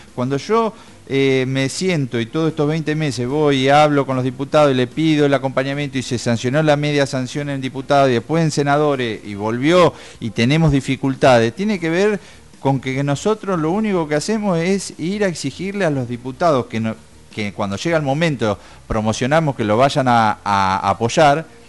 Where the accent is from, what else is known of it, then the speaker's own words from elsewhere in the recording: Villarino, Buenos Aires Province, Argentina; nosotros, que somos la gente de Villarino, que tenemos los intereses acá